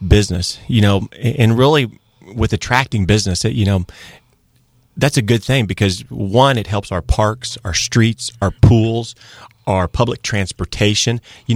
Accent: Mayetta, Kansas, United States; Well, I grew up in a small town north of Topeka called Mayetta, Kansas. I haven't traveled far from home.

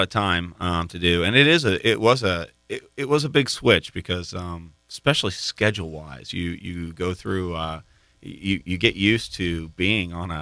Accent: Arkansas City, Kansas, United States; now in Lawrence, United States; Well, actually, I grew up in Kansas. I grew up in Arkansas City, and then I came to Lawrence like most people by going to school

